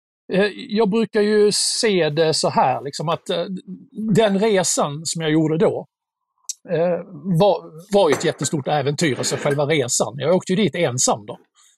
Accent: Båstad, Skåne, Sweden; på den här lilla gården nere utanför Båstad där jag växte upp i Skåne.

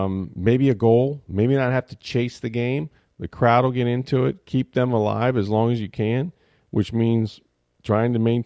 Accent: St. Petersburg, Florida, United States; I mean, I grew up in St. Petersburg.

